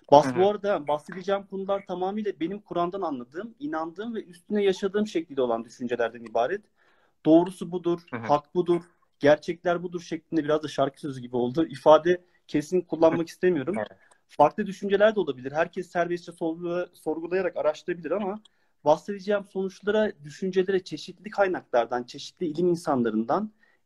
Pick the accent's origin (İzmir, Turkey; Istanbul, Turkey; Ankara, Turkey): Ankara, Turkey; now in Colombia; aslen Ankaralıyım. Bilkent Uluslararası İlişkiler mezunuyum. 45 yaşındayım. Yurt dışında yaşıyorum ve çalışıyorum Kolombiya'da.